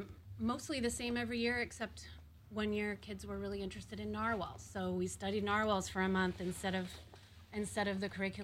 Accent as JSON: {"language": "English", "town": "Vashon", "region": "Washington", "country": "United States", "tie": "born or raised there", "said": "I grew up on Vashon, graduated from high school here, left for college, got my teaching degree, had babies, moved home"}